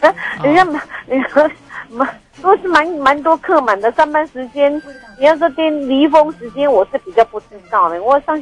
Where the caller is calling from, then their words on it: Kaohsiung, Taiwan; 你好，我是高雄的